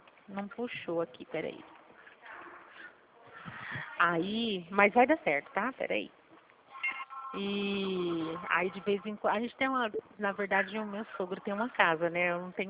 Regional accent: Flora Rica, São Paulo, Brazil; É que, na verdade, eu sou de Flora Rica.

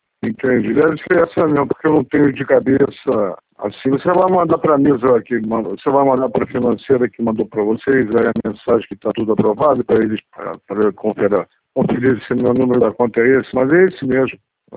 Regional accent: Rio de Janeiro, Brazil; born there

